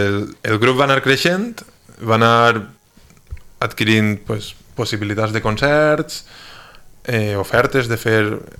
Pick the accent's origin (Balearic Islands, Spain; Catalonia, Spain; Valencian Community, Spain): Valencian Community, Spain; Xàbia; sí que sóc Marina Alta, igual que vosaltres